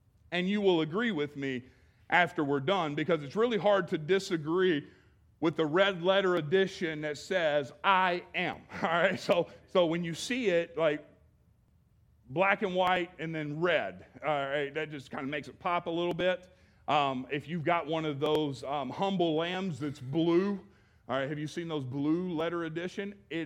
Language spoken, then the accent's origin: English; Jackson, Tennessee, United States; now in Goshen, United States; I grew up in Jackson, Tennessee, started riding on the church bus when I was 10 years old. I didn't really come from anything, trailer parks, and that was my lot in life.